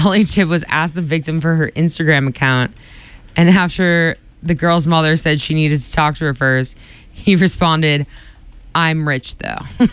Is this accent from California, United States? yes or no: no; Quincy, Massachusetts, United States; No, I am from Quincy, Massachusetts.